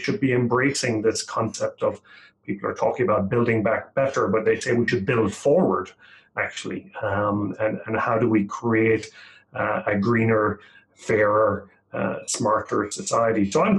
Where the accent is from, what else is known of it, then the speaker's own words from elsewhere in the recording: Ireland; I'm Irish, so I'll talk forever.